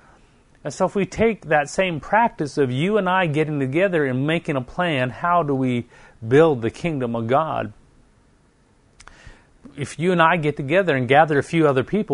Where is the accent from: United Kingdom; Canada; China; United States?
Canada; Now, being Canadian myself, we're known for being nice, at least speaking nice.